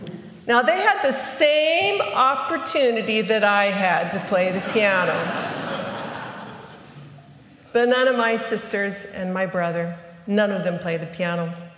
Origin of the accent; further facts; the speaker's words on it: Reno, Nevada, United States; or I grew up in Reno, Nevada, but you're in Texas